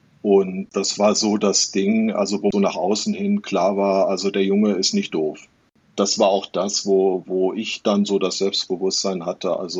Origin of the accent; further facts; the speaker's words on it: North Rhine-Westphalia, Germany; Ich komme ja wirklich aus dem Arbeiterhaushalt. Ja, in einem Arbeiterhaushalt im Ruhrgebiet.